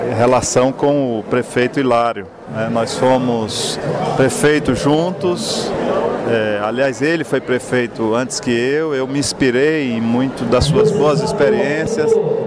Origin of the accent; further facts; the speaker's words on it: Sobral, Ceará, Brazil; muitas oportunidades que foram dadas pelo povo da minha terra, Sobral, que me elegeu duas vezes prefeito, pelos meus conterrâneos cearenses